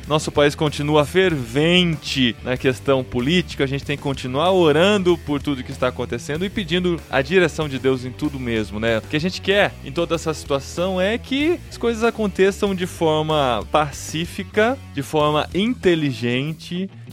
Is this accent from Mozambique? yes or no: yes; Mozambique; Eu sou de Moçambique